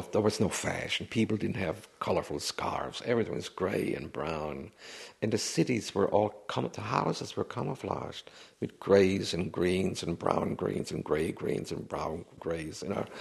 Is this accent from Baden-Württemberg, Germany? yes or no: yes; Stuttgart, Baden-Württemberg, Germany; where I grew up in Stuttgart was 50% destroyed and the surrounding cities were destroyed.